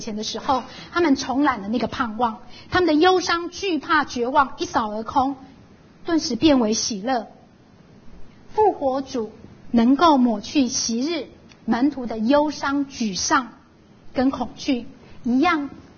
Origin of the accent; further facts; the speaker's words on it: Taiwan; 因为这一群泰国的朋友们是来到我们台湾在帮我们台湾人做事